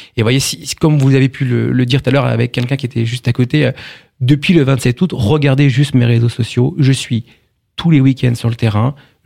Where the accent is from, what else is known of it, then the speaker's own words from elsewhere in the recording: Saint-Denis, Île-de-France, France; J'ai 42 ans, je suis dans le Val d'Oise depuis 10 ans. Je suis originaire de Seine-Saint-Denis, dans lequel j'ai grandi à Saint-Denis, tout simplement, dans le 93. J'ai vécu quasiment 15 ans dans cette belle ville. Après, j'ai déménagé dans le 92